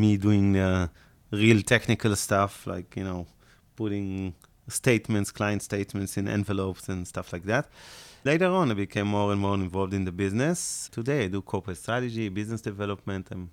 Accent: Ramat Gan, Tel Aviv District, Israel; And we grew up later on in Ramat Gan, Tel Aviv, until we came to these offices.

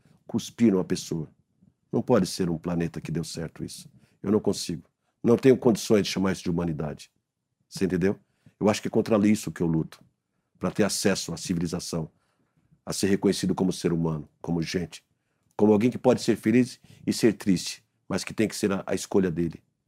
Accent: Brazil; Porque as pessoas pensam que a gente vem da Palestina, de outro país, e ignora que nós somos brasileiros.

